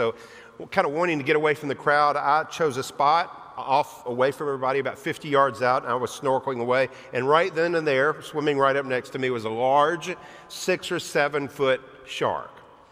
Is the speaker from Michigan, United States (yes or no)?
no; Alabama, United States; I'm from Alabama, and you could marry when you were 12.